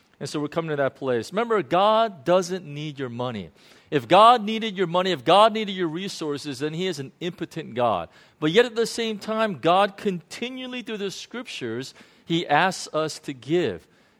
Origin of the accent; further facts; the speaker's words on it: United States; because I'm American, I was thinking 100,000 US dollars.